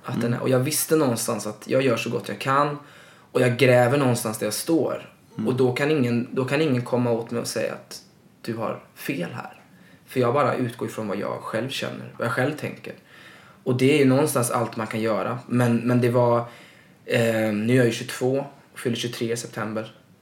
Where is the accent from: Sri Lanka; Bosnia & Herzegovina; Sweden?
Sweden; Stenungsund, Västra Götaland County; jag kom ju från Stenungsund då, en mindre stad eller en tätort ska man väl säga, med allt vad det innebär